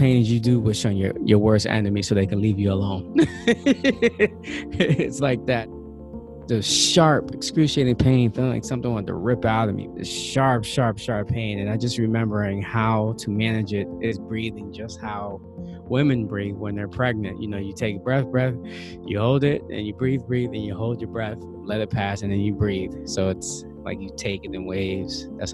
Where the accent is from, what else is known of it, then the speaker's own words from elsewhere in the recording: Yonkers, New York, United States; I'm from Yonkers, New York.